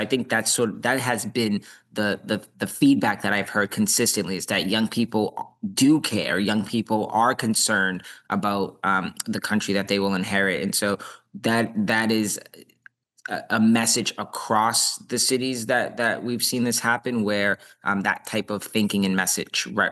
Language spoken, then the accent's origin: English; Boston, Massachusetts, United States; I come from Boston, and we learned a lot about taxation without representation.